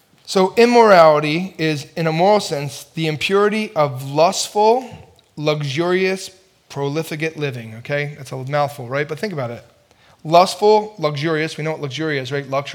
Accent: New Jersey, United States; We grew up together in New Jersey, a block and a half away from each other. Isn't that ironic that he and I are now 600 some miles north?

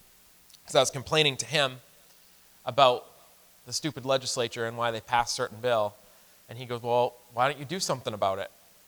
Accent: Lisbon Falls, Maine, United States; But I grew up in a Christian family. I'm from Lisbon Falls, Maine. When I was 4 days old, my mom, freshly out of the hospital, brought me to Lisbon Falls Baptist Church to have my first church service.

